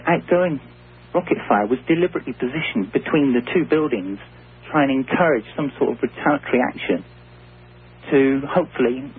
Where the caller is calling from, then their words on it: South East England, United Kingdom; Well, I'm just outside London in England.